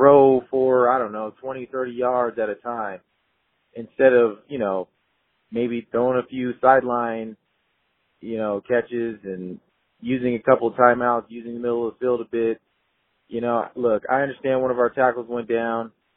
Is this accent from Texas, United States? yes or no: no; California, United States; I mean, I'm a Californian, I gotta deal with this BS, you know?